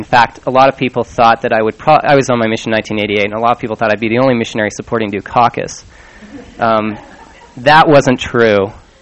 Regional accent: Salt Lake City, Utah, United States; But I grew up in Salt Lake in a fairly typical Mormon family

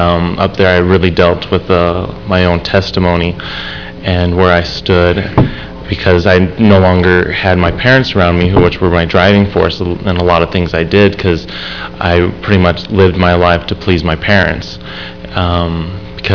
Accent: Central Point, Oregon, United States; I'm originally from Oregon. I was born and raised there, actually in Central Point, but Central Point's basically Medford

